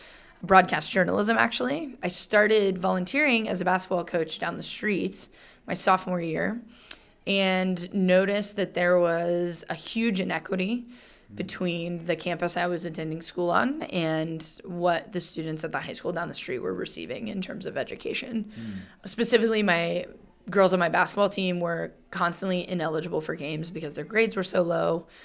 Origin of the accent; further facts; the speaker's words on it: Kansas City, Missouri, United States; So I grew up in Kansas City, Missouri, with two public school teachers.